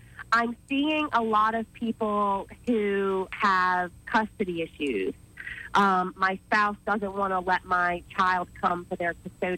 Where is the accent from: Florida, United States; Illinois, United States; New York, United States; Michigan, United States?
Florida, United States; now in Montgomery, United States; From growing up in South Florida, you can pretty much get delivery from anywhere.